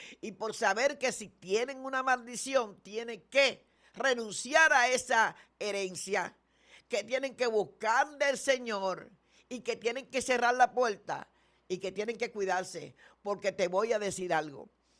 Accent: Dominican Republic; como dicen los dominicanos, que soy yo dominicana.

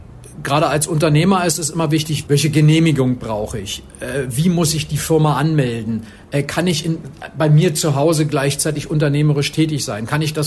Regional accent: Berlin, Germany; und ich bin ursprünglich aus Berlin.

